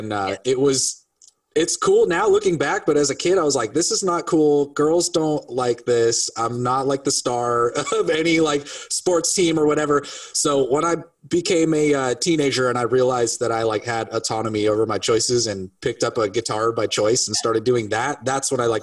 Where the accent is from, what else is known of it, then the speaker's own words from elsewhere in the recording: Tacoma, Washington, United States; moved away as an adult; also born or lived in Europe; Yeah, born and raised in Tacoma, moved to Europe when I was 18 and moved back when I was 24.